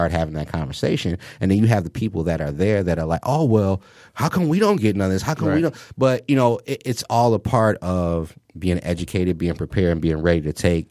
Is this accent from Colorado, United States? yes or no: no; Detroit, Michigan, United States; But also because I am born and raised in Detroit. And I live that every day, that opposite side, that hanging on the fence, you know. I grew up in Corktown.